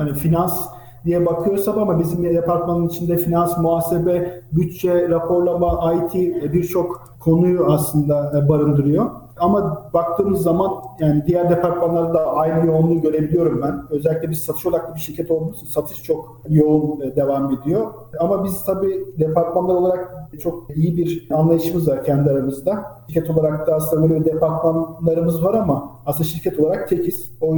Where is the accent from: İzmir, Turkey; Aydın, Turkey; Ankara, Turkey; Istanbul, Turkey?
Ankara, Turkey; born there; Ben 1985 Ankara doğumluyum.